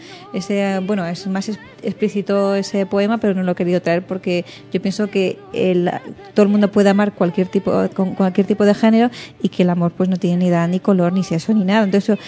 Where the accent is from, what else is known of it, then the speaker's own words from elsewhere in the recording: Madrid, Community of Madrid, Spain; Yo soy de Aluche, estudié en Mariano José de Larra